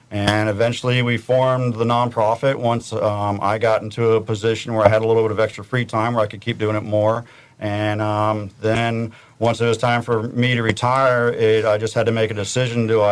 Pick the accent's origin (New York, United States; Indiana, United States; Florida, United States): Florida, United States; Vero Beach; I grew up down here in Vero. I'm from here. Went to high school, so same as my wife.